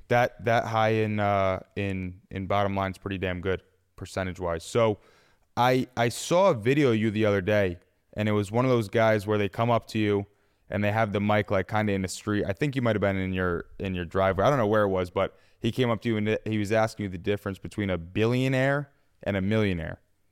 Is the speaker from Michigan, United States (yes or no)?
no; Poughkeepsie, New York, United States; Poughkeepsie.